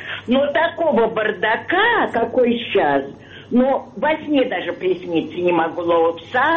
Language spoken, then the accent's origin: Russian; Moscow, Russia; born there; я родилась в Москве, в Плотниковом переулке, на Арбате.